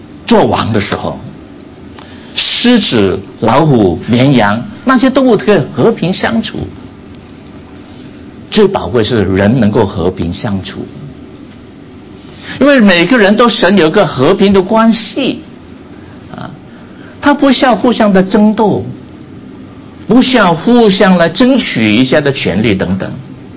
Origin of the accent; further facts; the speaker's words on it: Vietnam; moved away as an adult; now in United States; 他知道我从越南来的